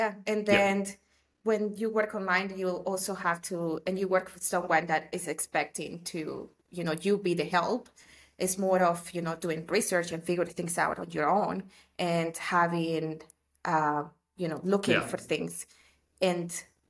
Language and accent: English; El Salvador; now in Guatemala; I'm based in Guatemala at the moment, but I was born and raised in El Salvador.